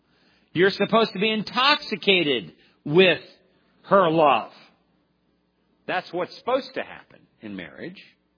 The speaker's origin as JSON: {"language": "English", "region": "California", "country": "United States", "said": "like I came from Southern California, from that kind of an environment"}